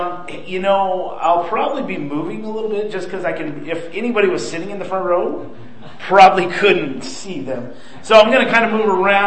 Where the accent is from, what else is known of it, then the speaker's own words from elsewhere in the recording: Ephraim, Utah, United States; I was born and raised here in Ephraim, Utah. I love this place.